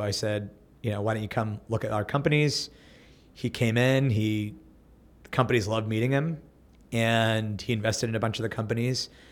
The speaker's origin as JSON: {"language": "English", "town": "Pittsburgh", "region": "Pennsylvania", "country": "United States", "tie": "born or raised there", "said": "I grew up in Pittsburgh, spent most of my early life there. Where I'm from in India, Rajasthan, is known to be like where the business people come from."}